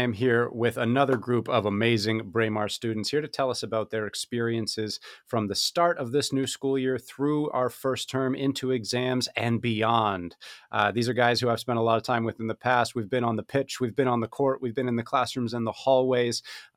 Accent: Canada; Hey, I'm from Canada. It's not for me either.

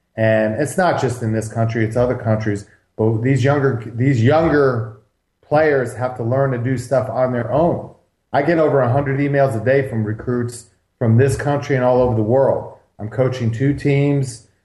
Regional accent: Clemson, South Carolina, United States; You know, I grew up in Clemson, South Carolina.

